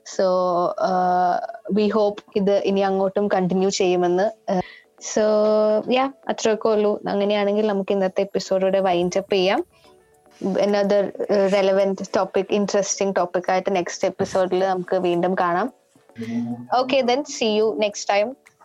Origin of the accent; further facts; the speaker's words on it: Kerala, India; moved away; പക്ഷെ ഇപ്പോ ഒരു പ്രവാസി മലയാളി എന്ന നിലയിൽ കേരളത്തിനെ ഞാൻ ഈ പറഞ്ഞ പോലെ തന്നെ എല്ലാ രീതിയിലും മിസ് ചെയ്യുന്നുണ്ട്.